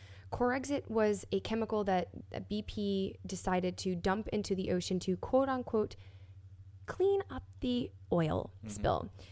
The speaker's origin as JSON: {"language": "English", "region": "Florida", "country": "United States", "tie": "born or raised there", "said": "I'm from Florida. I grew up on the Gulf Coast in Tampa, Clearwater, St. Pete."}